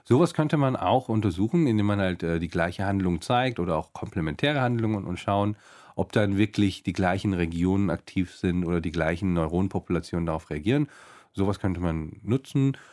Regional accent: Heidelberg, Baden-Württemberg, Germany; born there; weil ich bin ja in Deutschland geboren.

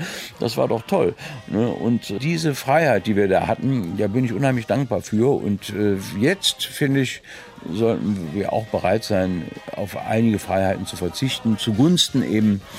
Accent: Rhineland, Germany; Ich fühle mich natürlich mental als Rheinländer und als Europäer, bin aber doch sehr froh, in Deutschland zu leben.

